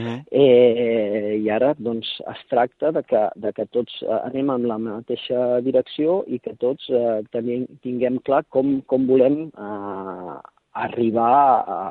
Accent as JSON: {"language": "Catalan", "town": "Badalona", "region": "Catalonia", "country": "Spain", "said": "Com bé saps, jo sóc de Badalona i parlo amb gent de Badalona."}